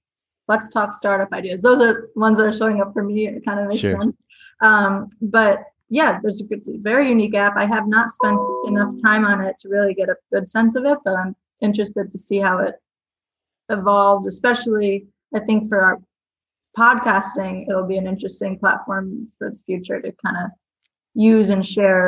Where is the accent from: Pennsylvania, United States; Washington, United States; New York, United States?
New York, United States; Rochester; Yeah. I was born in Rochester, went to Honey Falls, Lima.